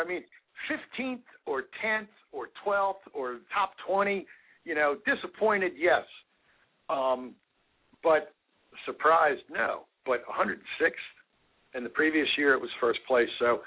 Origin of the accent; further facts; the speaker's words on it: United States; Well, I'm not actually Danish. I'm an American.